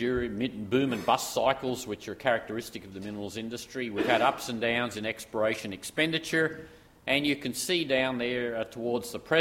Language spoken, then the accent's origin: English; Australia; As an Australian